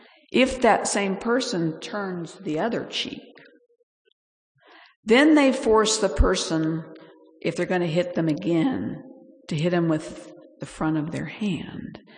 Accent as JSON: {"language": "English", "country": "Bangladesh", "tie": "born or raised there", "said": "That's true in some places in the world still today, where I grew up in Bangladesh."}